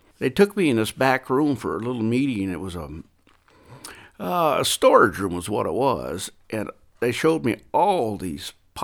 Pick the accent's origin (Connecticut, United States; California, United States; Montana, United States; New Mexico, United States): Montana, United States; Harlem; also born or lived in Helena / Chinook; I grew up in Harlem. I was born in Helena. I grew up in Harlem and Chinook in Blaine County. There was lots of Little Shell tribal members there.